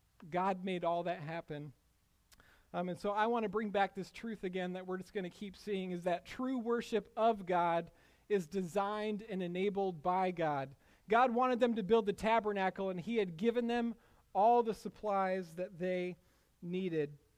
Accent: Iowa, United States; my mom is from that area, and you know that I grew up in Iowa.

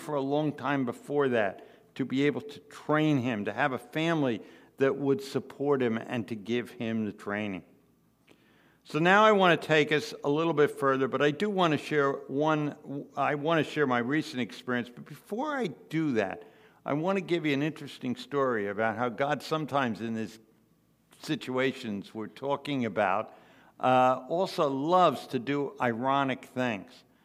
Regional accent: New Jersey, United States; Now, again, we're from North Jersey, Essex, Passaic counties.

